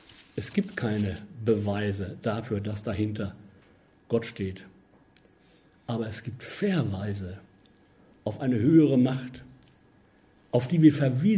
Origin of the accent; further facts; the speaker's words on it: Lippstadt, North Rhine-Westphalia, Germany; als ich ihn aus Lippstadt, meiner Heimatstadt, abholte zu uns